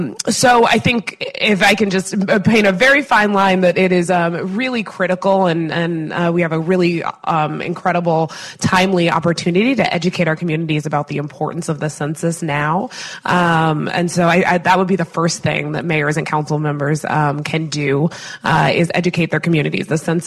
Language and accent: English; Phoenix, Arizona, United States; Phoenix, Arizona, my hometown